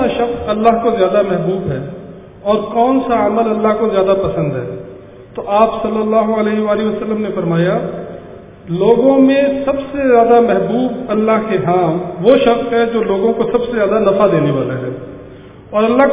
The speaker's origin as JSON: {"language": "Urdu", "town": "Lahore", "region": "Punjab", "country": "Pakistan", "tie": "born or raised there", "said": "لاہور شہر جو میرا اپنا شہر ہے، میں اسی شہر میں پلا بڑھا ہوں اور اسی شہر میں ریٹائرمنٹ کے بعد رہائش کا ارادہ ہے ابھی."}